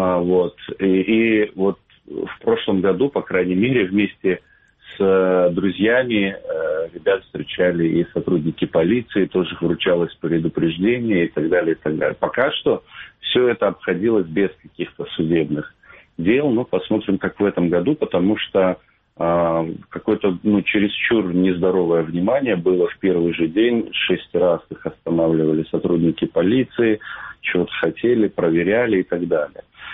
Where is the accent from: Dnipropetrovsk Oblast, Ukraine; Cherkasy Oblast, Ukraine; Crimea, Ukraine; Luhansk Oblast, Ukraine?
Crimea, Ukraine; что мы есть крымские татары, свободные люди, мы не поддерживаем действия России, и мы хотим жить свободно